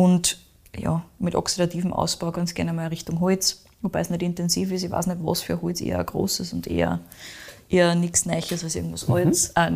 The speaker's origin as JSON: {"language": "German", "country": "Austria", "said": "weil ich weiß nicht, was bei uns in Österreich für Rebsorten so fische Farbe macht"}